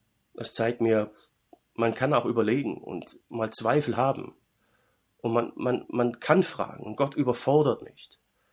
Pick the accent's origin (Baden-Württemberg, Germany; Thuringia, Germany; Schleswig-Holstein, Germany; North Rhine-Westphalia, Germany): Baden-Württemberg, Germany; einfach zutiefst unserer schwäbischen Kultur, zumindest meiner Familie oder meinem dörflichen Umfeld, wo ich herkomme.